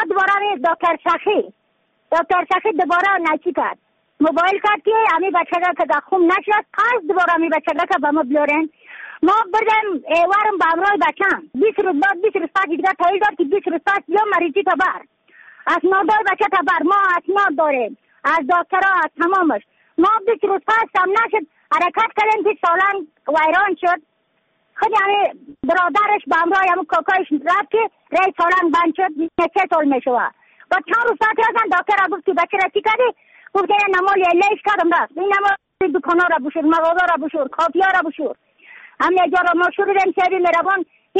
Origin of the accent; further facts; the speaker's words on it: Badakhshan, Afghanistan; از بدخشان هستم، مرکز بدخشان ولسوالی اتل پایان.